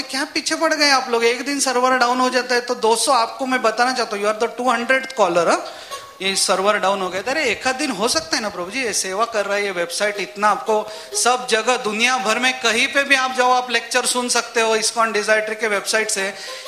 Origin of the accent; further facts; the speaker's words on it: Maharashtra, India; मैं मराठी आदमी है, मेरे को उपमा रसम सांबर समझता नहीं डिफरेंस।